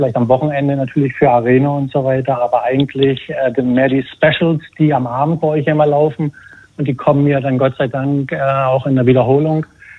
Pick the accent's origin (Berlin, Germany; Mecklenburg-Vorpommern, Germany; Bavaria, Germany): Mecklenburg-Vorpommern, Germany; also born or lived in Dresden; geboren in Mecklenburg und aufgewachsen dort, dann in Dresden studiert. Und dann nach der Wende als Bauleiter ein bisschen rumgekommen.